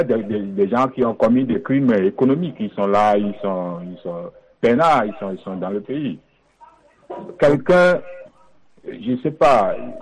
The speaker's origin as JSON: {"language": "French", "country": "Togo", "said": "Nous sommes des Togolais"}